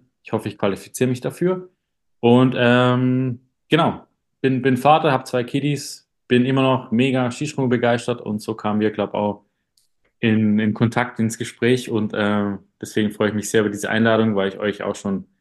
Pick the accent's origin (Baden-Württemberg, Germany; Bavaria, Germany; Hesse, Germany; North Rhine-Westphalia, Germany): Baden-Württemberg, Germany; Ich bin jetzt noch 33 Jahre alt. Nächste Woche wäre ich 34 Jahre alt. Und ich komme aus dem Schwarzwald.